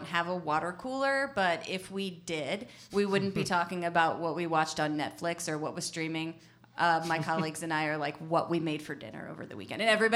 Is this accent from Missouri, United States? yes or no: yes; Missouri, United States; now in Wisconsin, United States; And, you know, I've really found here in Wisconsin, I'm originally from Missouri